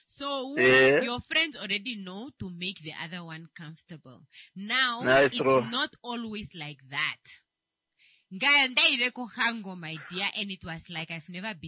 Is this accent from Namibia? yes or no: yes; Windhoek, Khomas, Namibia; Because I grew up in Katutura.